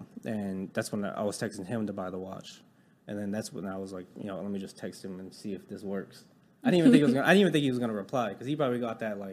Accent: Connecticut, United States; moved away as an adult; now in Dallas, United States; I'm 27 years old. I'm from Connecticut. It's like Northeast. Nobody knows where that is. And I moved down here about 7 months ago to become a watch dealer in Dallas.

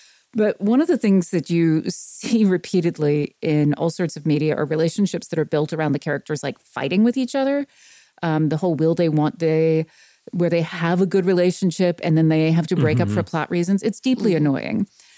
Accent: Tennessee, United States; because he is from Hawaii and I am from Tennessee. Those are not the same.

